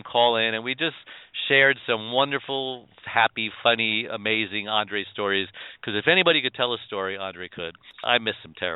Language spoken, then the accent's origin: English; Brooklyn, New York, United States; And just for the record, I am a New Yorker also. I came from Brooklyn.